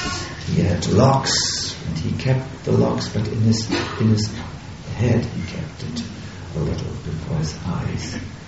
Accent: Germany; English is a second language; I'm sorry, we come from Germany, we are sort of uncivilized.

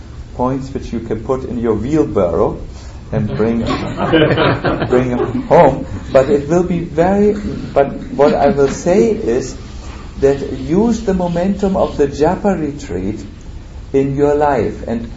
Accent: Germany; English is a second language; I'm coming from Germany

